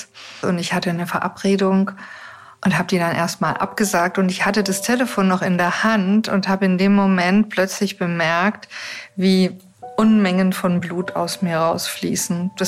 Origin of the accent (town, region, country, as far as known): Neu-Ulm, Bavaria, Germany; born or raised there; now in Ulm, Germany